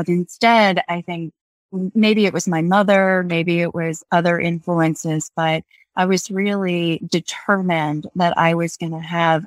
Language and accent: English; Virginia, United States; I was raised in Southeastern Virginia and I had the advantage of just an incredible mom